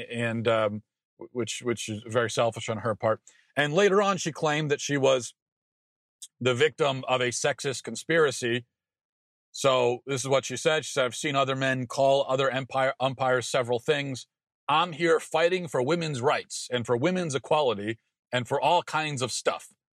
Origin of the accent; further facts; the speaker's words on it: Maryland, United States; being as I grew up in Maryland, the last defining event was the DC sniper